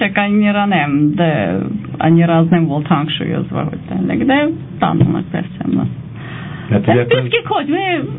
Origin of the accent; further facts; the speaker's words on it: Armenia; Hungarian is a second language; mi az örmények vagyunk, akkor az örmény nyelvet beszélünk